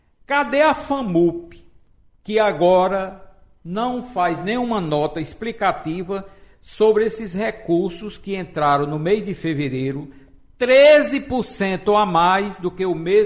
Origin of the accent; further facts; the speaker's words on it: Condado, Paraíba, Brazil; Lá na minha cidade também, Condado, do mesmo jeito.